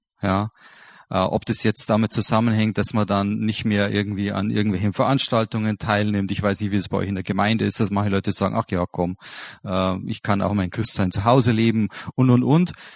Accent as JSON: {"language": "German", "region": "Bavaria", "country": "Germany", "said": "Und ich finde gerade bei uns in Bayern ist es diese Wahrnehmung einer solchen Krise noch viel dramatischer"}